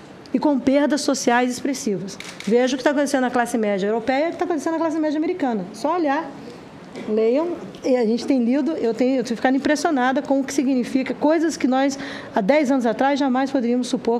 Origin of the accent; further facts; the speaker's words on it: Brazil; como uma ministra de meio ambiente do Brasil e como brasileira